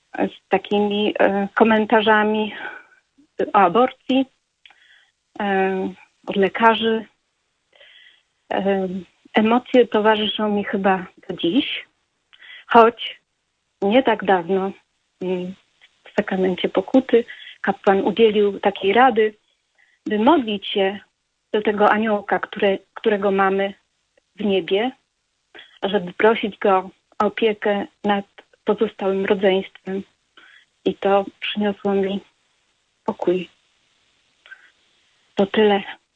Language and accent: Polish; Łódź, Łódź Voivodeship, Poland; jestem z Łodzi.